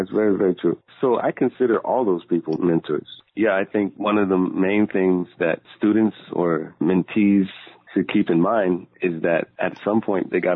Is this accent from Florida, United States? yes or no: yes; Miami, Florida, United States; Also the Rodriguez brothers, who I grew up with in Miami.